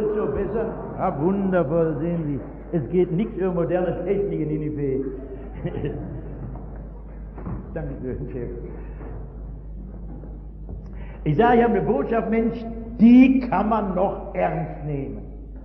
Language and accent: German; Essen, North Rhine-Westphalia, Germany; Washington, New York, Hongkong oder das Ruhrgebiet, wo ich herkomme.